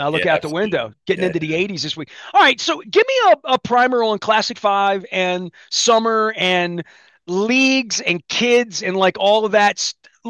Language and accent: English; Dundalk, Maryland, United States; also born or lived in Colgate; I grew up in Colgate and Dundalk. I played a little tennis against the wall.